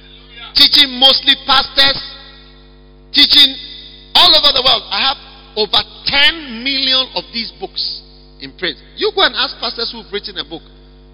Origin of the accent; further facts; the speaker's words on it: Ghana; Me, famous in Siberia. I'm from Ghana.